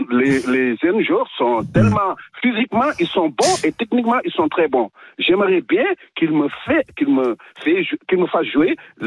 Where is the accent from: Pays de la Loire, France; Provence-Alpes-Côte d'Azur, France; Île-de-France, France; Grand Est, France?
Provence-Alpes-Côte d'Azur, France; Marseille; Moi, je suis Marseillais, je vis à Marseille.